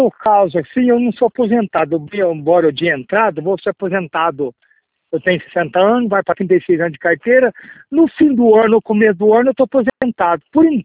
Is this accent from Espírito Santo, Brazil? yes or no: no; Mococa, São Paulo, Brazil; Eu sou de Mococa, Mococa está de São Paulo, conhece?